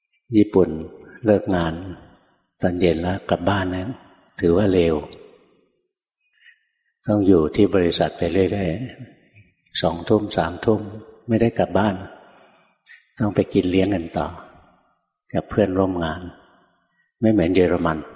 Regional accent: Bangkok, Thailand; เมื่อก่อนหลวงพ่ออยู่กรุงเทพนะเกิดกรุงเทพเรียนหนังสือในกรุงเทพโตที่กรุงเทพทำงานในกรุงเทพจนกระทั่งปี 44ถึงได้ออกไปบวช

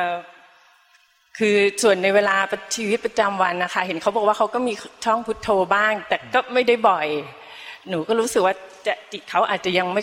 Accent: Saraburi, Thailand; บ้านอยู่สระบุรีค่ะ

